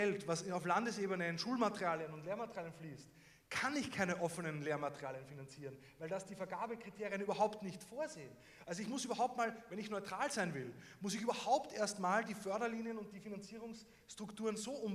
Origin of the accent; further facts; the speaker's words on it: Linz, Upper Austria, Austria; Aber seit knapp zehn Jahren war meine Heimatstadt Linz europäische Kulturhauptstadt.